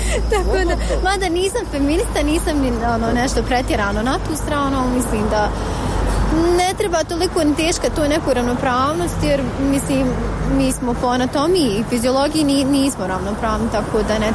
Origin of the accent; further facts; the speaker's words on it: Bosnia & Herzegovina; Mislim da nije više pitanje uopće muškarci, žene kod nas u Bosni i Hercegovini.